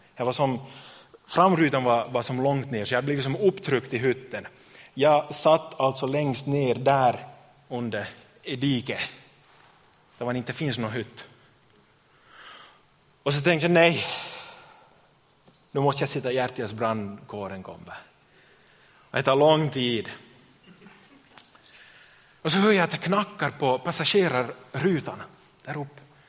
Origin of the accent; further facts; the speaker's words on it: Jakobstad, Ostrobothnia, Finland; sista året här och så tänkte jag att jag kommer inte att flytta hem till Jakobstad.